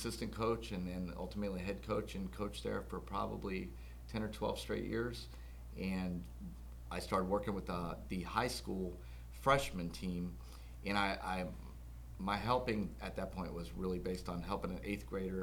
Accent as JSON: {"language": "English", "region": "Florida", "country": "United States", "tie": "born or raised there", "said": "Growing up, I grew up in Central Florida and was born and raised there basically my whole life"}